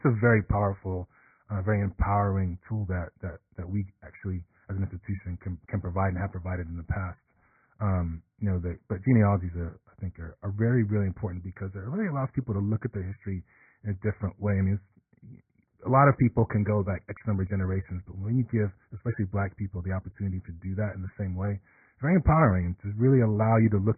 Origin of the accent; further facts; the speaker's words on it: Galveston, Texas, United States; also born or lived in Nottingham, England; born in England. Like I said, I have Jamaican parents. Moved to the States in the late 70s. So I was born in Nottingham, England, and then moved to Galveston, Texas. And I spent my summers in Nottingham, and then came back to Galveston.